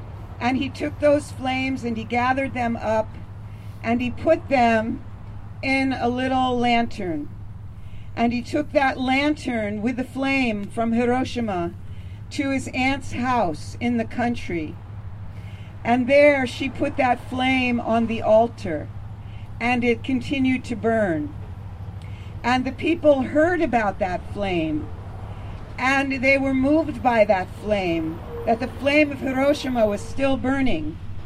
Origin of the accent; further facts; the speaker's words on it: New Mexico, United States; we followed the footsteps of the bomb from my home state of New Mexico on July 14th, where it was first tested.